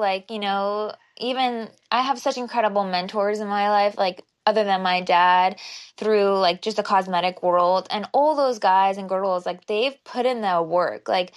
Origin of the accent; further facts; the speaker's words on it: Brentwood, California, United States; now in Manhattan Beach, United States; I'm not from Manhattan Beach. I grew up in near Santa Monica, near in Brentwood. So I didn't grow up in the South Bay here in LA.